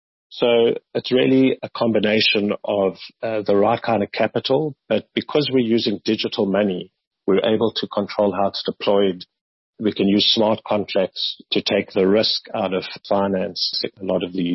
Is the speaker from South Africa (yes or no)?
yes; South Africa; So our objective here is to create our own studios where we as South African creatives can create our own series and sell it to Netflix and Amazon and step up in the value chain.